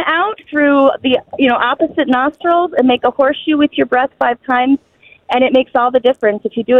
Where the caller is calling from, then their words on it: Clarkston, Michigan, United States; I am from Clarkston.